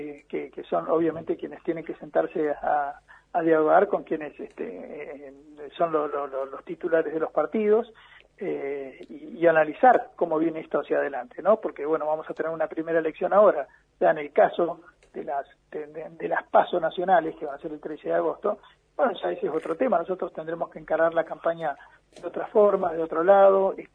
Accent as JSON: {"language": "Spanish", "town": "Esquel", "region": "Chubut", "country": "Argentina", "tie": "born or raised there", "said": "saben que soy de Esquel, que nací, que me crié"}